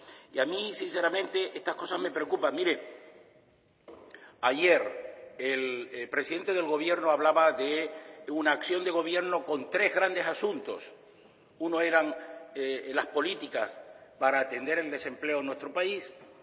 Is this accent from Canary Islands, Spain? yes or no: yes; Canary Islands, Spain; como ciudadano canario